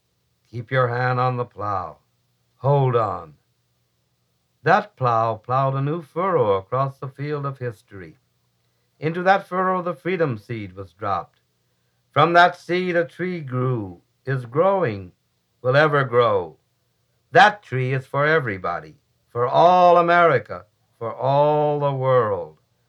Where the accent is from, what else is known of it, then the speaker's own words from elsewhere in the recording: Lawrence, Kansas, United States; also born or lived in Chicago; You know, I grew up in Kansas. In Lawrence and Kansas City, and then later Chicago.